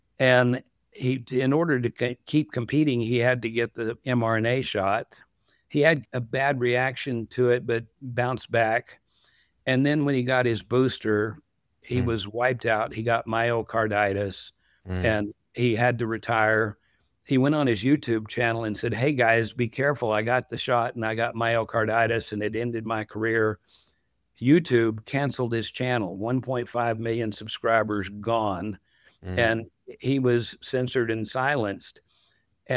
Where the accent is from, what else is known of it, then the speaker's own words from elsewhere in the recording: Texas, United States; And I'm a city guy, even though I grew up in West Texas.